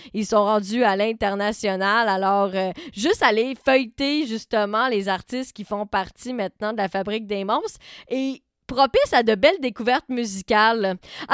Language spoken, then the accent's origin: French; Trois-Rivières, Quebec, Canada; born there; J'ai pas réussi à trouver de trifluvienne gueuleuse. Ça, c'est vraiment bien triste pour moi, puisque c'est ma région natale